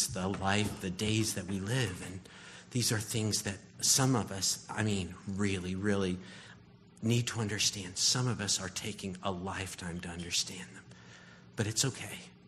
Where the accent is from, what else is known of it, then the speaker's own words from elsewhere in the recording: Tennessee, United States; And I told them that I came from East Tennessee